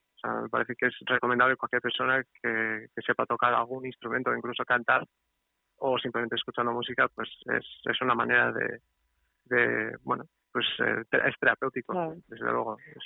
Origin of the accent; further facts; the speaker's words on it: Portugal; Spanish is a second language; moved away as an adult; now in San Sebastián, Spain; en realidad soy un enfermero portugués, que en 2009 se vino a vivir a Donosti por trabajo.